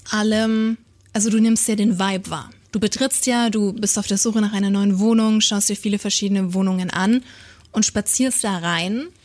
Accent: Nuremberg, Bavaria, Germany; Weil es gibt bei uns in Nürnberg eine Villa.

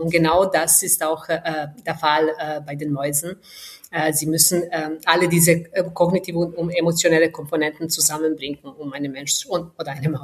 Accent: Serbia; German is a second language; now in Austria; Ich bin tatsächlich am Land aufgewachsen, in Serbien, wo ich ganz viele Tiere rund um mich herum hatte

